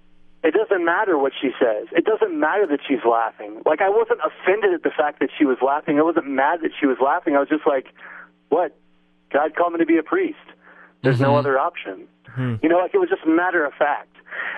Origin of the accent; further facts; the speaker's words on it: Atlanta, Georgia, United States; I grew up in Atlanta, Georgia, and I was I grew up in a big Catholic family.